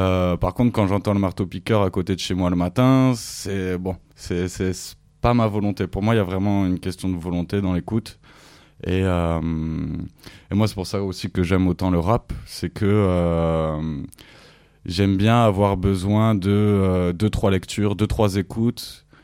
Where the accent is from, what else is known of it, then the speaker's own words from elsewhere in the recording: Toulouse, Occitanie, France; now in Marseille, France; Moi, je suis né à Toulouse. J'ai grandi derrière la gare à Toulouse. Ça fait une dizaine d'années que je suis à Marseille par intermittence.